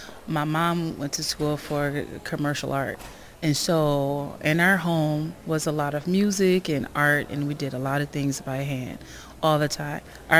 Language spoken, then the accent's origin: English; United States; I am an American, but I'm also Afro-Latino.